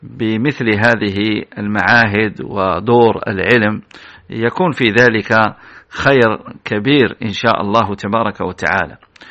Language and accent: Arabic; Algeria; ولماذا لا تكون عندنا في الجزائر معاهد كما هو الحال في بعض البلاد